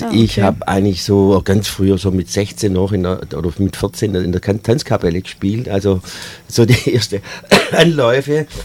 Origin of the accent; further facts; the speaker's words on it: Eislingen, Baden-Württemberg, Germany; now in Reutlingen, Germany; weil ich bin hier nach Reutlingen gekommen, ich bin eigentlich aus Eislingen bei Göbingen.